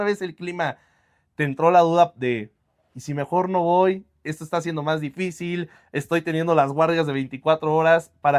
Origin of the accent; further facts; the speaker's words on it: Mexico; siendo mexicana es un poco más complicado